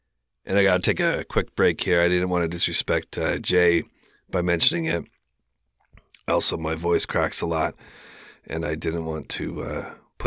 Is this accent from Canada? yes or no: yes; Canada; I'm Canadian.